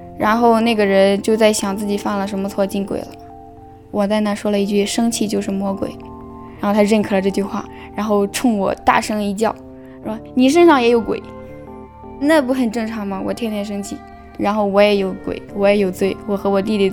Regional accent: Linyi, Shandong, China; 临沂那边信教的非常多，信耶稣的也非常多，当时那个教会里人很多，都是我们当地村庄的人。

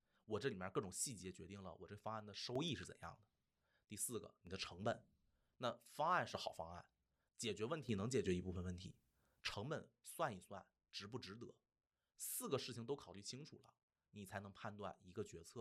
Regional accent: Beijing, China; 我也是在北京长大的孩子，可以靠家里的一些补贴

